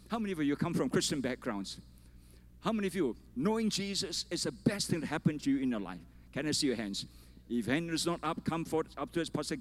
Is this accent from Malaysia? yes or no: yes; Malaysia; I'm a pastor from Malaysia.